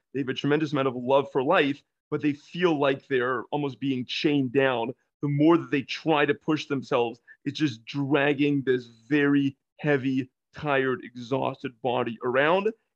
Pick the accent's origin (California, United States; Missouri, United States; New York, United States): California, United States; San Diego; I grew up in San Diego.